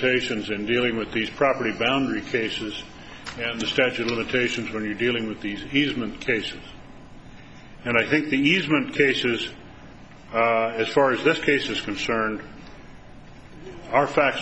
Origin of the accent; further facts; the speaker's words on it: Helena, Montana, United States; from Helena, Montana.